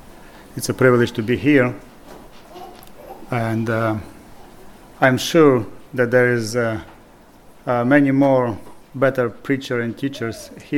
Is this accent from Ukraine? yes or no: yes; Ukraine; English is a second language; Okay, I'm here from Ukraine, and as you know, Ukraine was a part of Soviet Union